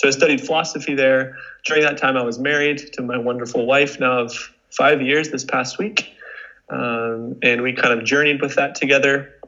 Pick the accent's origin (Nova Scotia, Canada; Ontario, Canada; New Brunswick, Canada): Ontario, Canada; I was born in Ontario in Canada, Southern Ontario, near Niagara Falls. And I grew up in a Christian home, three Christian brothers, Christian dog, and Christian parents. So very much grew up in the Southern Ontario is this kind of Dutch Reformed Christian bubble.